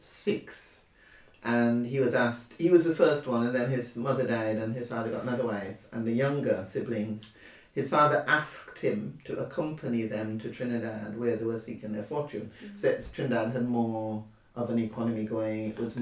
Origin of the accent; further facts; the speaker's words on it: Nevis, St. Kitts & Nevis; I grew up in the Leeward Islands, in 2 islands, St. Kitts and Nevis. It was really Nevis.